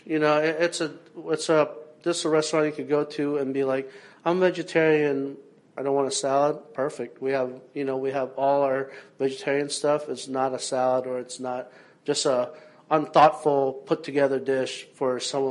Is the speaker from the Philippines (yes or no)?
yes; Philippines; We're not. I am Filipino, and I want to keep that with what I'm doing, but it's never going to be just a Filipino restaurant.